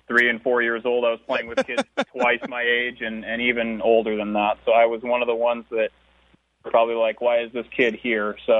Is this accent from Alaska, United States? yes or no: yes; Alaska, United States; also born or lived in Romania; I grew up, well, I spent the first 3 years of my life there, 3 or 4 years, and then I grew up mostly in Alaska, where I started school